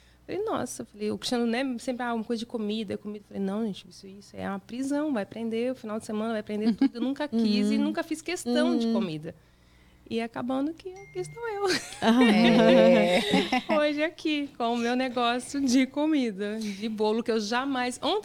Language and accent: Portuguese; Joinville, Santa Catarina, Brazil; moved away as an adult; also born or lived in Araquari; Ah, eu sou de Santa Catarina.